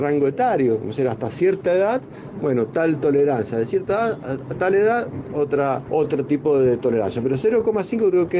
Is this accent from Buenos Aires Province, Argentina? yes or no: no; Mendoza, Argentina; nosotros, como mendocinos, que somos capital internacional del vino